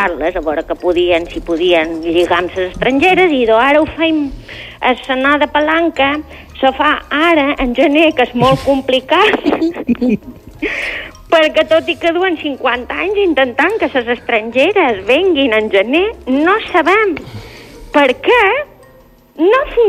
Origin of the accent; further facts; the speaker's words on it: Balearic Islands, Spain; jo no sóc de Sant Antoni de Portmany